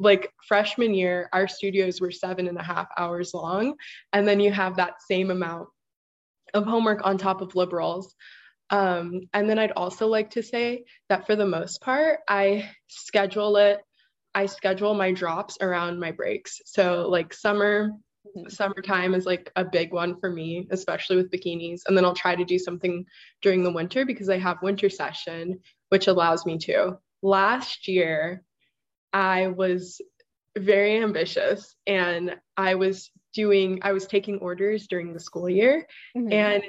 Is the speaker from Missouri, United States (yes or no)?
no; Kahuku, Hawaii, United States; now in Rhode Island, United States; so anything's fine. Some people call me … I'm from Kahuku, Hawaii. That's on the North Shore of Oahu.